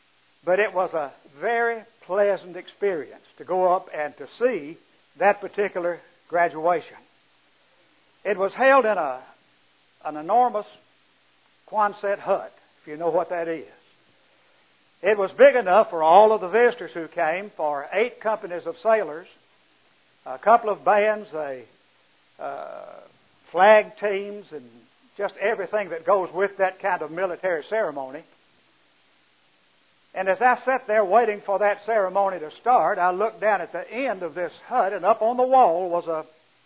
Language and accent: English; Vicksburg, Mississippi, United States; moved away as an adult; also born or lived in Nashville / Indianapolis; Just a little background, I'm from Mississippi originally, and that was a long time ago, around Vicksburg. I graduated from high school there in 1950, went to Freed Hardeman, and the second year met my wife.